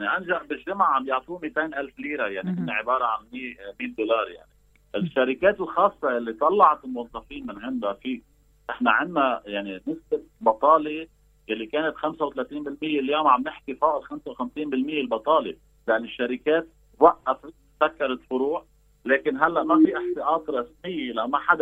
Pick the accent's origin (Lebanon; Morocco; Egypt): Lebanon; نحن كشعب لبناني ما حنتقاتل مع بعض